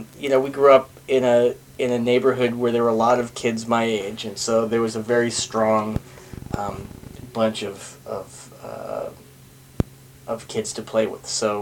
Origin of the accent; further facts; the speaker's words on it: Lewiston, United States; I was born here in Lewiston in 1967, August 6th, at St. Mary's Hospital.